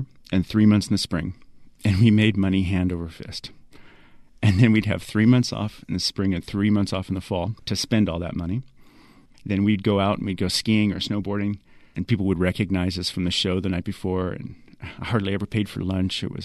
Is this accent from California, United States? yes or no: yes; California, United States; I grew up in California in the 60s and 70s.